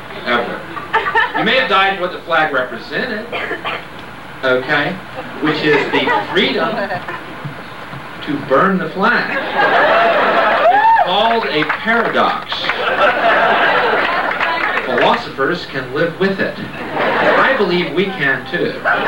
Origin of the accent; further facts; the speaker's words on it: Texas, United States; Because everyone, first of all, I'm from Texas, so everyone in Australia, first of all, thinks you're a goofball, right?